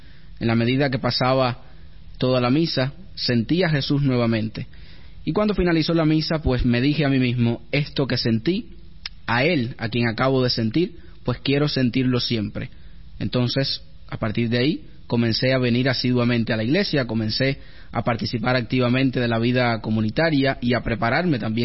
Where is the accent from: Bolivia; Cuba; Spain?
Cuba; como buen cubano, a venerar y creer en la Virgen de la Caridad